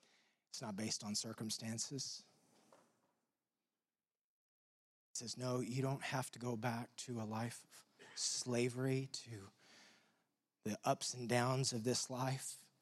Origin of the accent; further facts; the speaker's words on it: Texas, United States; I grew up in Texas. And because of that, I was indoctrinated as a Dallas Cowboys fan.